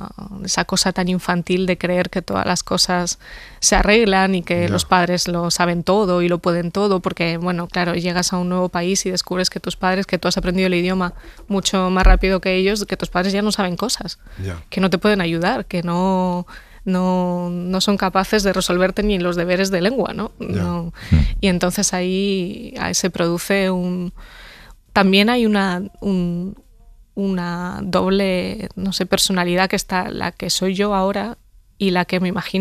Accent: Region of Murcia, Spain; refugiarme en los libros de la biblioteca de mi pueblo, en Murcia

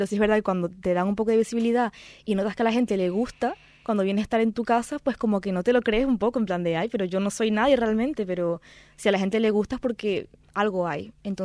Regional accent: Santa Cruz de Tenerife, Canary Islands, Spain; born there; Yo nací aquí en Tenerife.

